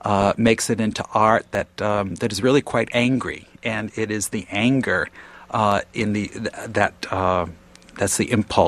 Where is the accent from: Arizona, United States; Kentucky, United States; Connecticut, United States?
Connecticut, United States; Well, Diane, I grew up in Connecticut, and I grew up in eastern Connecticut. Lots of times people around the country, when they think of Connecticut, they think of the sort of tony, wealthy bedroom towns in and around New York. But that's not my Connecticut.